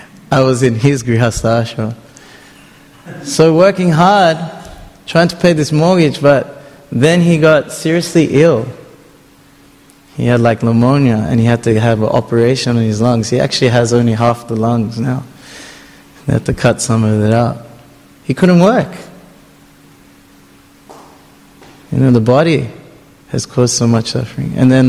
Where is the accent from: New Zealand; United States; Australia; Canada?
Australia; So my parents, they immigrated here in the 80s. And they had their culture.